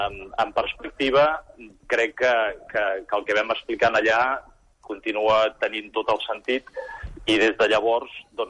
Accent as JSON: {"language": "Catalan", "town": "Granollers", "region": "Catalonia", "country": "Spain", "lives_now": "United Arab Emirates", "said": "Soc un català de Granollers, 45 anys"}